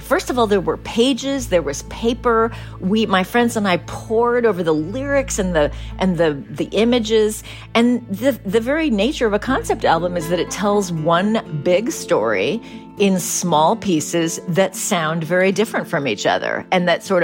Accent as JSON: {"language": "English", "town": "San Francisco", "region": "California", "country": "United States", "tie": "born or raised there", "said": "You know, I grew up in San Francisco. I had never left the country."}